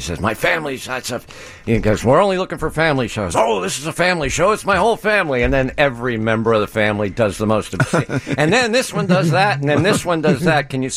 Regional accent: Ramsey, New Jersey, United States; also born or lived in Los Angeles; now in Princeton, United States; I grew up in Ramsey, New Jersey, which is the northern part of New Jersey, in a little suburban town. And I live in Princeton now.

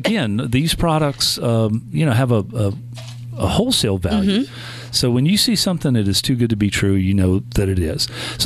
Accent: Gulf Coast, United States; I'm in credit union land, you know, proper now, but I grew up on the Gulf Coast and have been a member of Keesler Federal Credit Union for years.

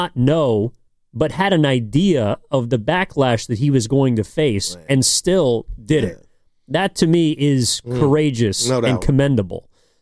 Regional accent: El Cerrito, California, United States; That's my hometown.

